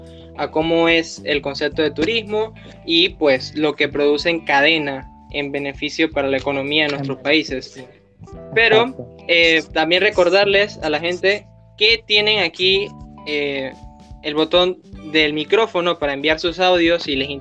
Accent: Penonomé, Coclé, Panama; conocía solamente la de Chorrera, y bueno, la que hacen en mi pueblo allá en Penonomé.

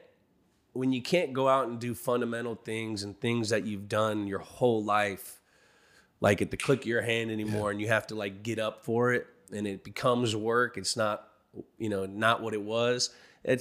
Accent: San Francisco, California, United States; moved away as an adult; also born or lived in Boston; I know Boston better than I know San Francisco, where I grew up.

